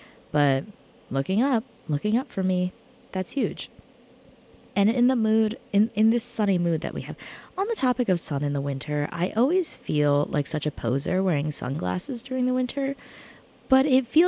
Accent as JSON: {"language": "English", "region": "New Jersey", "country": "United States", "said": "Like, I'm from New Jersey. Like, this is a very seasonal place."}